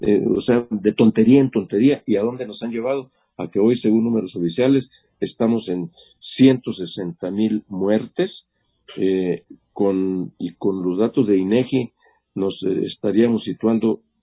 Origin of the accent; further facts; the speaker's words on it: Mexico; en el que seguimos viviendo como mexicanas, como mexicanos